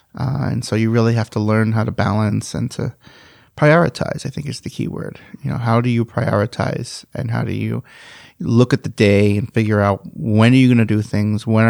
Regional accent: New York City, New York, United States; now in Minnesota, United States; So, I never thought growing up in Queens that I would be living in Minnesota.

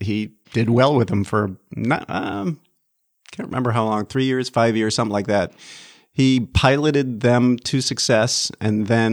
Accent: Chicago, Illinois, United States; born there; also born or lived in Minnesota; We moved to Minnesota because of my dad's career. I was born in Chicago. Most of my siblings grew up substantially in and around Chicago.

